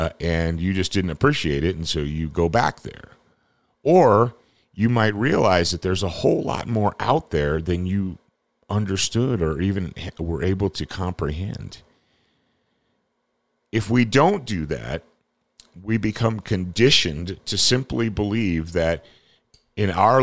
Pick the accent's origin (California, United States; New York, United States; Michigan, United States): Michigan, United States; Detroit; now in Ohio, United States; it wasn't actually until my family moved and we relocated from Detroit, Michigan, down to rural Ohio